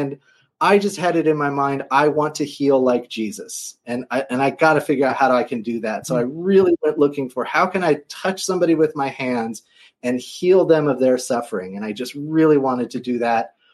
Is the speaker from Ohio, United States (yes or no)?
no; Los Angeles, California, United States; so like just growing up in Los Angeles in that time, it was like the 70s.